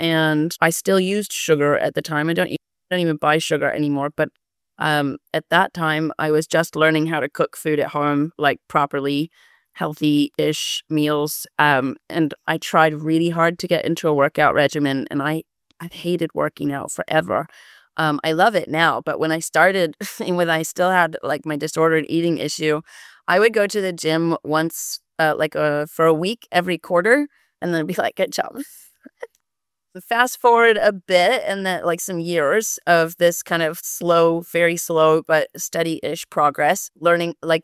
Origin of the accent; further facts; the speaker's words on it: Florida, United States; now in Indonesia; As you said, I'm from Florida originally, but I have been kind of traveling the world since 2012. And presently I'm in Indonesia.